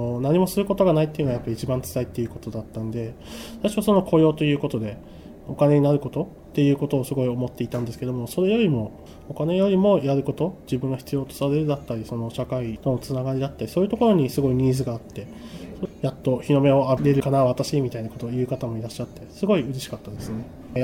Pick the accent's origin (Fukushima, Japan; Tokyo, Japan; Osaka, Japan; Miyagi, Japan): Fukushima, Japan; Aizu; 僕は会津に住んで会津で生まれ育った人間なんで、